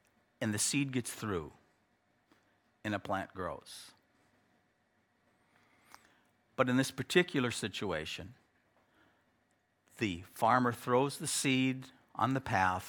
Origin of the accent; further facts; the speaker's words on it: United States; Now, I'm from the United States, and in northern Minnesota and in New England